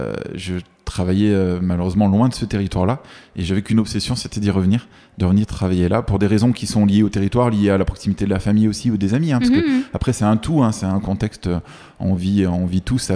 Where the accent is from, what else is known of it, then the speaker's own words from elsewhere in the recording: Saint-Étienne, Auvergne-Rhône-Alpes, France; born there; je suis né à Saint-Étienne. J'ai des attaches sur le département de la Loire, sur les monts du Forêt aussi.